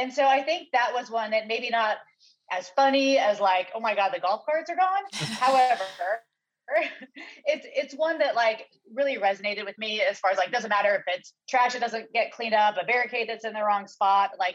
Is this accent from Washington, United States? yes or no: yes; Seattle, Washington, United States; I grew up in Seattle, Washington.